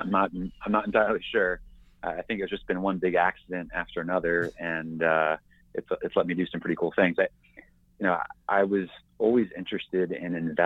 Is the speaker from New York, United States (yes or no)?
no; Maryland, United States; that had just started a couple years prior in more or less my hometown in Maryland.